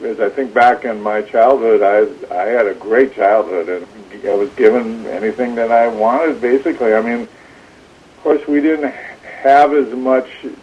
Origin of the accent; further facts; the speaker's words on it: Rhinelander, Wisconsin, United States; also born or lived in Pacific Northwest; I grew up in Rhinelander for the most part. It is what I consider my hometown, although I didn't move there until I was in second grade. I was born in Wisconsin Rapids, and then we left for a few years to the Pacific Northwest.